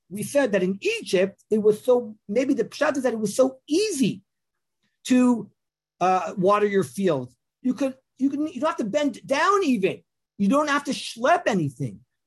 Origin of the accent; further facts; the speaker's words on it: Israel; I live in Israel. I was born in Israel. My parents made Aliyah.